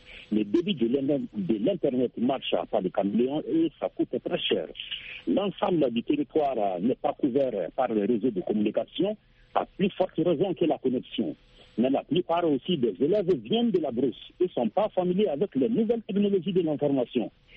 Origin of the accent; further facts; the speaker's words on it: Mali; chez nous, au Mali.